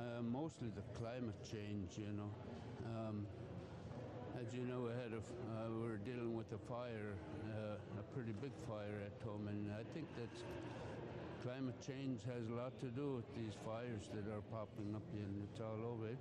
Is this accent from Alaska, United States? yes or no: yes; St. Mary's, Alaska, United States; from St. Mary's with the Yupik-Wendrovsky tribe, one of the two tribes from St. Mary's.